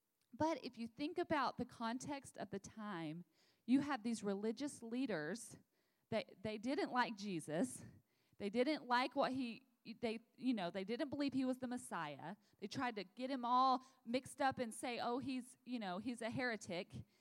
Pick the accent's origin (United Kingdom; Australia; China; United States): United States; Texas; We come all the way from Texas where it's really hot and humid right now.